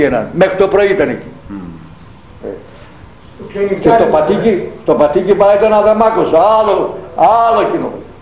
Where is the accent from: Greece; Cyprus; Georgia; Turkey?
Turkey; Mersin; Στην Ταρσό της Κηλικίας. Από την πατρίδα μου είναι 30 χιλιόμετρα.